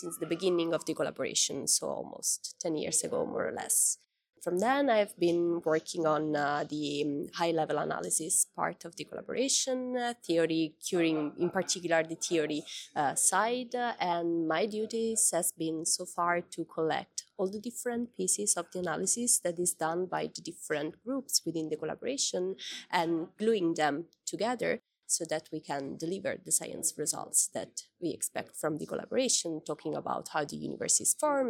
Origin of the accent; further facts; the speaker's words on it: Italy; I come from Italy. I'm based in Ferrara, which is a little town in between Padua and Bologna, if you know more or less where they are in Italy, northeastern part of Italy.